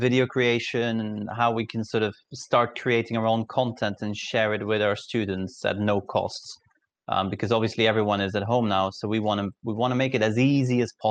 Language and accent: English; Belgium; now in Thailand; Yes, so I'm originally from Belgium and I was teaching in Belgium as well.